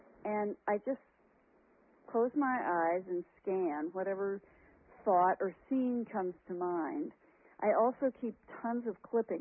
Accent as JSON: {"language": "English", "town": "Missoula", "region": "Montana", "country": "United States", "said": "I come from Missoula, Montana."}